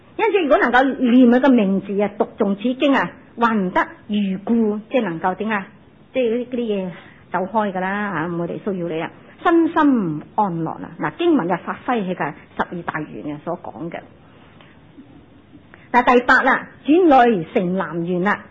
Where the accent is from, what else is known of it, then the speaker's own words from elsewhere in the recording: Hong Kong; 我哋中国人一样嘅呢个问题